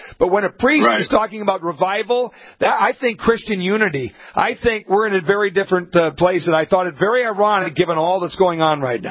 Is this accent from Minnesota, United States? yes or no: yes; Montevideo, Minnesota, United States; I'm from Montevideo, Minnesota. We never had to use that word